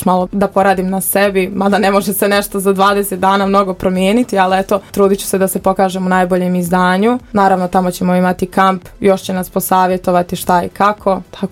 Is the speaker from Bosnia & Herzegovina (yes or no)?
yes; Modriča, Republika Srpska, Bosnia & Herzegovina; now in Brčko, Bosnia & Herzegovina; dolazim iz Modriče, ali ja više pripadam ovom gradu svakako